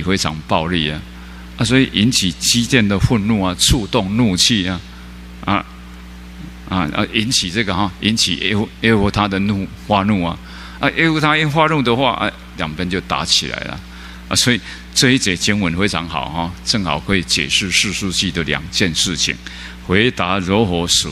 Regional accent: Chiayi County, Taiwan; 那个都是嘉义的人啊，讲话口音是一样啊，所以我去了他们就认出来了啊

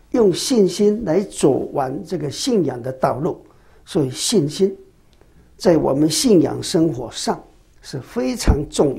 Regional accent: Taiwan; 那我们台湾人的神也更多。单单我们一个客厅呢，那个神就一大堆了

